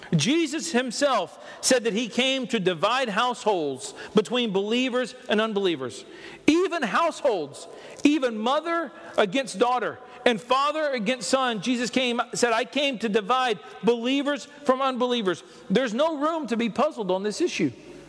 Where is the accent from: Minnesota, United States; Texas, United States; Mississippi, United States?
Texas, United States; You know, I come from Texas, and there's only one thing you find in the middle of the road in Texas, and that's roadkill, okay?